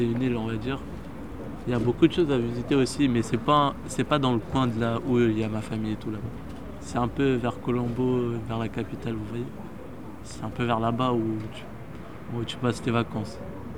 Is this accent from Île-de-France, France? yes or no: yes; Paris, Île-de-France, France; born there; Moi, je suis né à Paris, 17e.